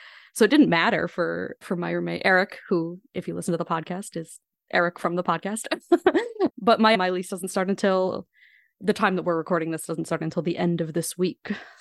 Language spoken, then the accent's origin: English; Chicago, Illinois, United States; moved away as an adult; now in Philadelphia, United States; I grew up around Chicago and then I went to college in Chicago proper, lived there for like 5 years and then moved to Philadelphia.